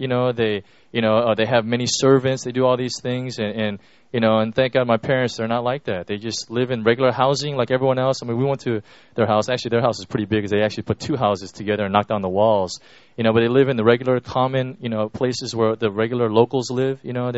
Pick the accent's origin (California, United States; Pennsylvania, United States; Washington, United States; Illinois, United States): Illinois, United States; Chicago; when we grew up in Chicago, my dad worked at a steel mill, Temple Steel Company.